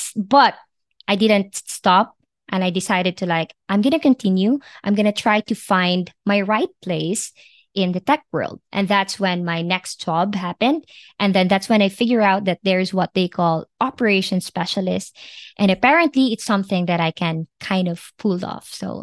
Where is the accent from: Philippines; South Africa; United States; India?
Philippines; because I came from the Philippines, and it is not a secret that there is a lot of poverty and struggles in the Philippines.